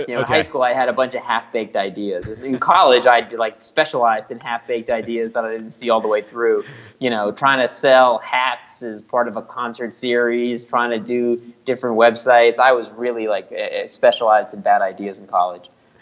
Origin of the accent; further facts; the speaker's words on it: Los Angeles, California, United States; And growing up in Los Angeles, I have known that scary has been a part of Hollywood culture forever.